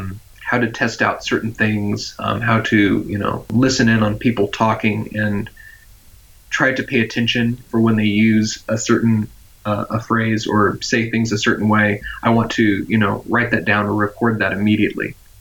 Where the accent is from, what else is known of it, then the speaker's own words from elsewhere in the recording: Fresno, California, United States; I grew up in Fresno, California, in the United States. So I grew up, Hmong people were in the community, very large population.